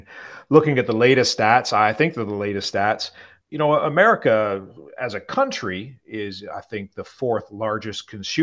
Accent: Canada; I'm from Canada, so I know Americans don't like to be 66 in the world in anything.

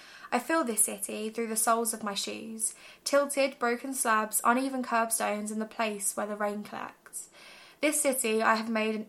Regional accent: East of England, United Kingdom; now in Nottingham, United Kingdom; We're both actually from Essex originally, but somewhere along the way we each found a sense of home beyond university here in Nottingham.

